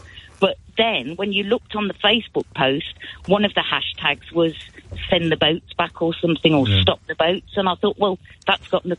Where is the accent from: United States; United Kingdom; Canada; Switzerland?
United Kingdom; And I'm proud to be British.